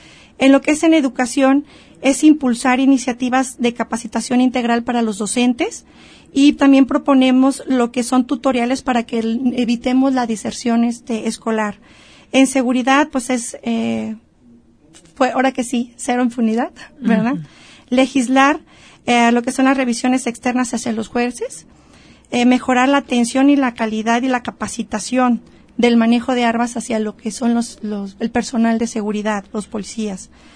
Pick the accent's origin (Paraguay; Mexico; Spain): Mexico; Ameca, Jalisco; Yo soy médico, trabajo en la Secretaría de Salud y soy originaria de Ameca, Jalisco.